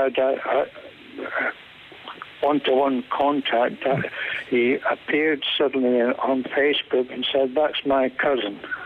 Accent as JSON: {"language": "English", "region": "Scotland", "country": "United Kingdom", "tie": "born there", "accent": "Scottish", "said": "I was born in Scotland, actually, but both my parents are Irish. And my mother's people are from Enniskillen in the north."}